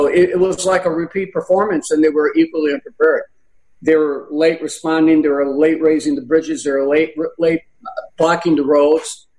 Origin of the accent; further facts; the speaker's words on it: Chicago, Illinois, United States; And as a citizen, as someone who was born and raised in Chicago, I'm going to continue to do that.